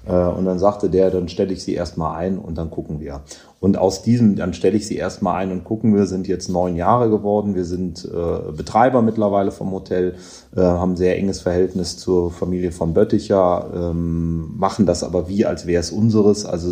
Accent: Cologne, North Rhine-Westphalia, Germany; also born or lived in England; gebürtiger Kölner

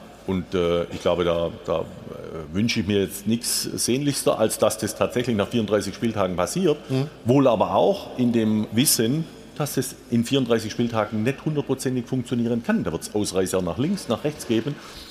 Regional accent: Baden-Württemberg, Germany; accent: Swabian; Wahrscheinlich liegt ja mein Dialekt in der schwäbischen Sprache.

